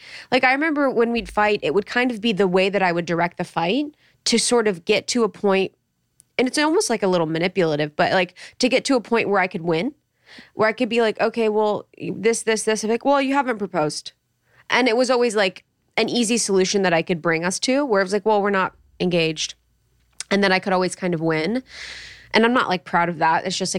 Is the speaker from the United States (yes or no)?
yes; Ohio, United States; because I'm from Ohio. And so everyone that got married young, I'm like, oh, you're retiring early.